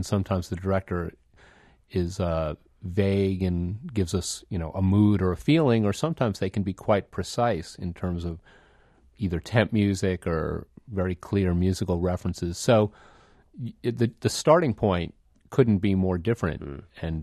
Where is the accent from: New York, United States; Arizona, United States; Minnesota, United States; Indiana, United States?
New York, United States; Westchester; now in Hoboken, United States; Well, I grew up in Westchester.